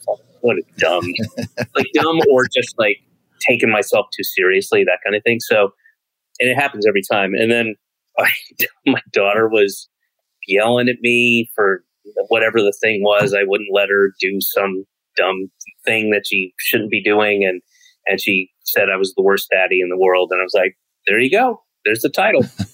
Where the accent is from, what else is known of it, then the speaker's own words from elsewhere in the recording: Georgia, United States; I grew up in Georgia, but yeah, we had SCTV was on.